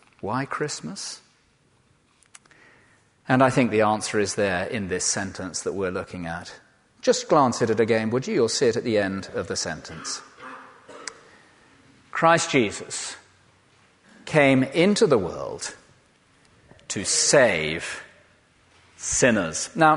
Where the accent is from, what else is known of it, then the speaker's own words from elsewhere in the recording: South West England, United Kingdom; because I grew up in the West Country, and so I know what they look like.